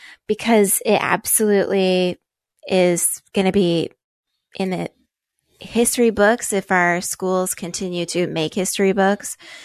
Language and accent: English; Spain; I'm from Spain, and that's how I say it.